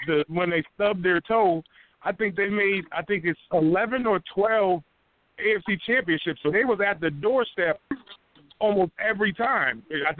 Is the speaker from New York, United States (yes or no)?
yes; New York, United States; I'm from Marcy.